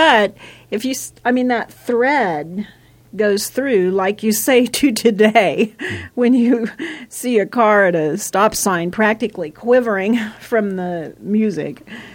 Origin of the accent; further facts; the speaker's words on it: Wichita, Kansas, United States; I grew up in Wichita, and we would drag Douglas.